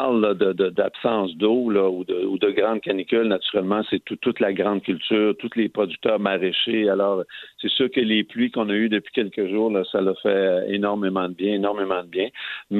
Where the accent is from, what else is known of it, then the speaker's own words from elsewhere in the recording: Saint-Félicien, Quebec, Canada; Vous savez, moi, je viens de Saint-Félicien.